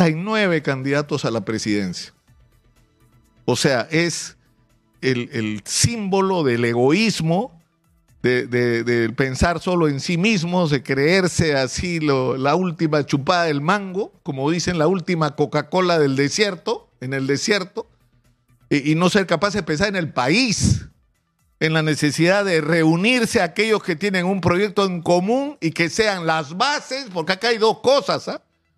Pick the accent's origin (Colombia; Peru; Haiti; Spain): Peru; Esos somos los peruanos